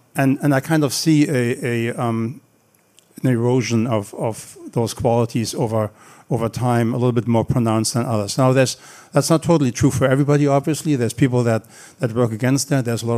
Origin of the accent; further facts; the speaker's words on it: Frankfurt, Hesse, Germany; English is a second language; also born or lived in Berlin; I was born in Berlin. I grew up near Frankfurt. I went to TU Berlin, basically.